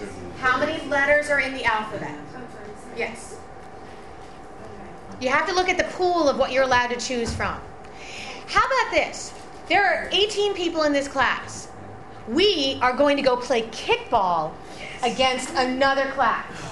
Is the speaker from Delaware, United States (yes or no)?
yes; Delaware, United States; now in New Jersey, United States; When I was growing up in Delaware, there was one area code, 302. That was it. In New Jersey, when I first moved here, there were three area codes.